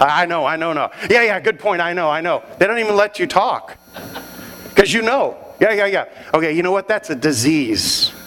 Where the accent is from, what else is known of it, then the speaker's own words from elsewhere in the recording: Arlington, Texas, United States; I'm from Arlington, Texas. I'm happy to be here with you this weekend.